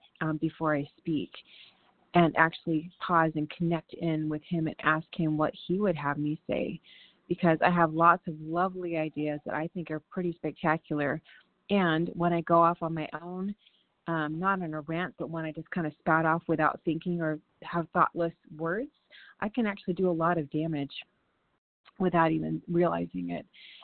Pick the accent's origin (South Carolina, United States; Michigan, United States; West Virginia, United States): Michigan, United States; from Michigan